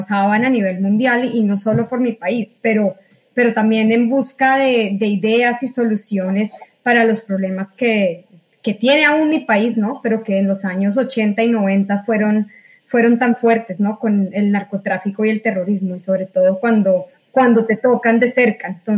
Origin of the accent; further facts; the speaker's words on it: Colombia; moved away; yo creo que mi pasión empezó cuando estaba en mi país, cuando estaba en Colombia hace ya 17 años. Dejé Colombia físicamente, pero nunca en mi corazón y en mi mente